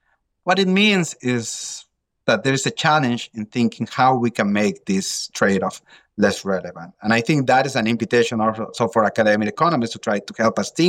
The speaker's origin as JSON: {"language": "English", "country": "Bolivia", "said": "I'm from Bolivia. Informality there is like 80% of the workforce."}